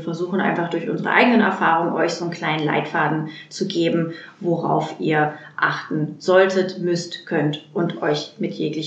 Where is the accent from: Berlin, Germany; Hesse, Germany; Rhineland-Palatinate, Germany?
Berlin, Germany; bin 37 Jahre alt, komme aus Berlin.